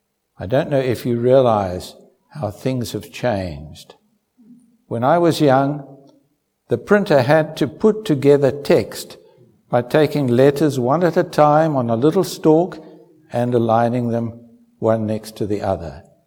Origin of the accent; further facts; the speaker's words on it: Ermelo, Mpumalanga, South Africa; From the age of 3 and a half, I grew up in Ermelo.